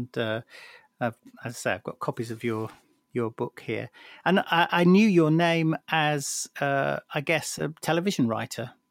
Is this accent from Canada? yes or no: no; North West England, United Kingdom; born there; I was born in Lancashire, the other side of the Pennines.